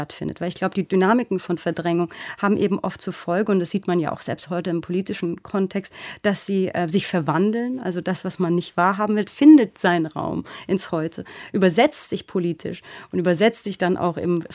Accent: Germany; Ich bin ja eben auch Kind von einem jüdischen Stiefvater, der Kind von Shoah-Überlebenden ist. Ich bin Deutsche, die hier groß geworden ist.

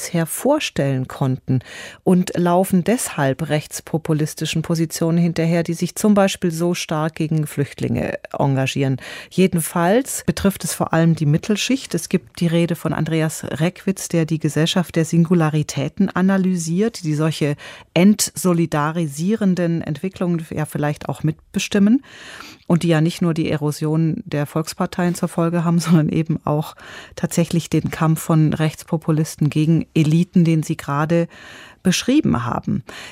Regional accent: Germany; Also natürlich haben wir gerade als Deutsche immer mal, und zwar öfter als früher, den Satz, wehret den Anfängen im Kopf.

